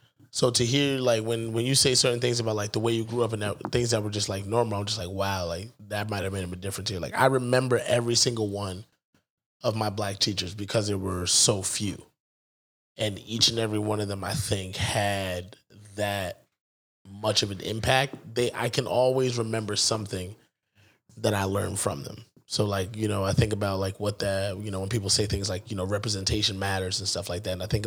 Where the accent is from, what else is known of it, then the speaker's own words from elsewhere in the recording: South Brunswick, New Jersey, United States; Because I grew up in South Brunswick. So, like, I was the only black kid in my class.